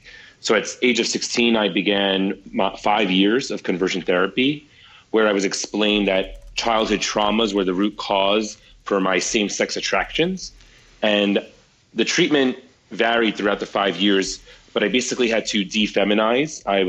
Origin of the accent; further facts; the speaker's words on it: New York City, New York, United States; So I started as a teenager. I was 16 years old, growing up in the New York City area.